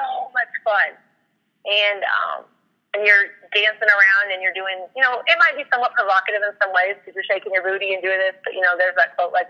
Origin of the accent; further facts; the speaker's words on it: Omaha, Nebraska, United States; moved away as an adult; I'm from Omaha, Nebraska, and then moved down here to Oklahoma State.